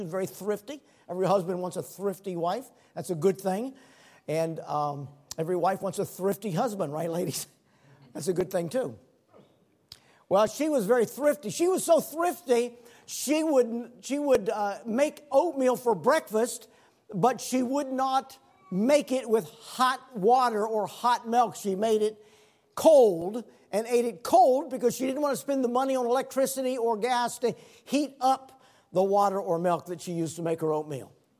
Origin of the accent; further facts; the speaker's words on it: Burke, Virginia, United States; I'm one of the few native pastors in America. I was born in Arlington Hospital and grew up in Burke. And so I'm a native of the area, one of the few natives.